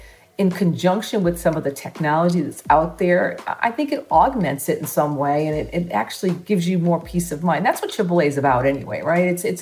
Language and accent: English; Florida, United States; Even when I'm in my home state of Florida now and I have to go someplace I don't know